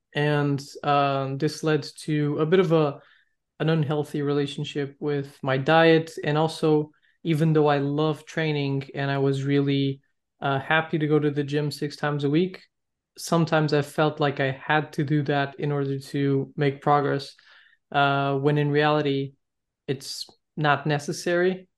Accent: Lisbon, Portugal; Yeah, 100%.

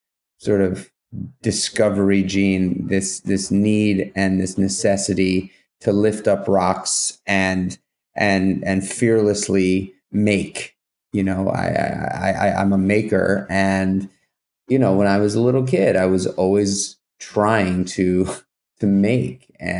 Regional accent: New York City, New York, United States; I'm born and raised in New York City. Never thought that I would even consider living full time in the country.

